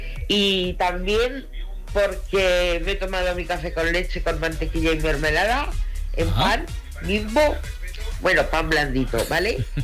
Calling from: Zaragoza, Aragon, Spain; de Zaragoza.

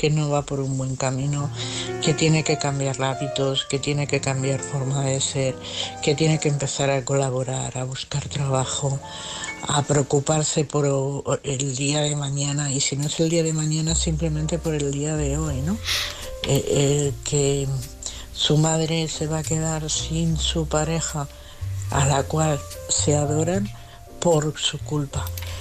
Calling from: Madrid, Community of Madrid, Spain; de Madrid.

